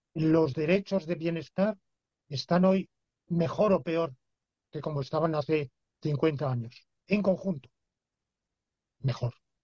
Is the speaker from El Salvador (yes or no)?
no; Spain; Hombre, en Marruecos, que yo como español lo tengo al lado y sé un poco, se vive mal, muy mal.